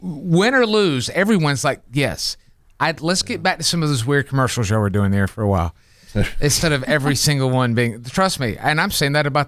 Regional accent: United States; But as an American, I'd never heard her one time talk about getting America back to where we freaking were.

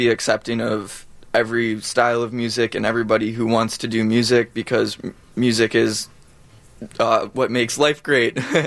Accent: Naperville, Illinois, United States; We're from Naperville.

